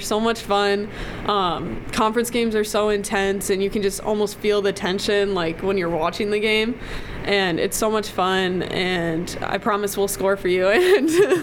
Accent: Colorado, United States; I think I'm going to go back home to Colorado, back to my home state

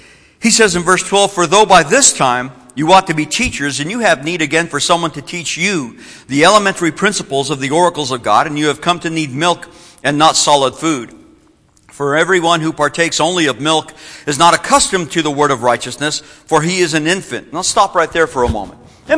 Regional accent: New Mexico, United States; it used to be when I would go to my hometown in New Mexico, I would see guys my age, from my high school class, still dragging up and down the same main street

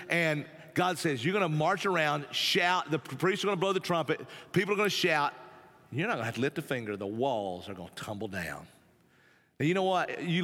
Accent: Tennessee, United States; You know, I grew up in the mountains. I'm an Appalachian boy. I grew up in East Tennessee.

